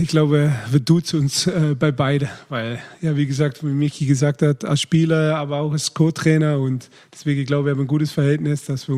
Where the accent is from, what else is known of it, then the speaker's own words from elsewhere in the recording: Deurne, North Brabant, Netherlands; born there; German is a second language; Ja, aber wir als Holländer sagen eigentlich immer gerne Holland.